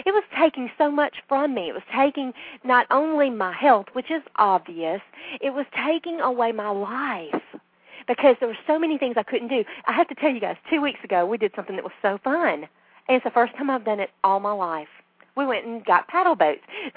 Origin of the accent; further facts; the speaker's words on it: the South, United States; Now, I'm from the South, and I love sweet tea.